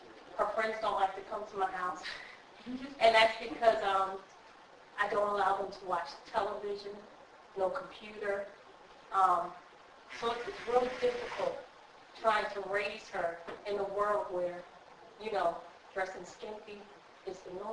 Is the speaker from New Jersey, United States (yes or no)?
yes; New Jersey, United States; I'm from New Jersey. I'm a part of the Cameron Church of Christ in New Jersey.